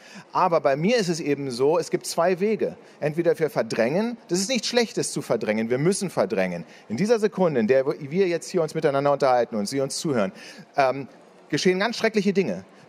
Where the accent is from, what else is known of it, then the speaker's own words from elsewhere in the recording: Leipzig, Saxony, Germany; also ich komme aus Leipzig und das spielt in Leipzig